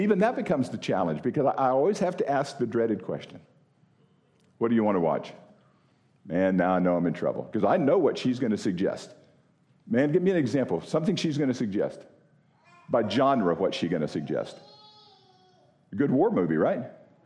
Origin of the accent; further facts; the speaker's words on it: Florida, United States; I grew up in Florida. Spent inordinate amount of time on the water, fishing, and skiing, swimming, whatever. I grew up living pretty much on the water.